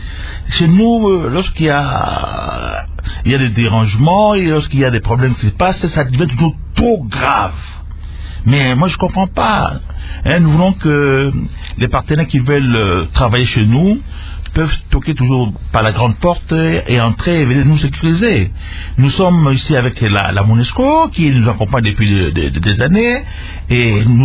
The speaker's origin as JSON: {"language": "French", "country": "DR Congo", "said": "Chez nous en RDC"}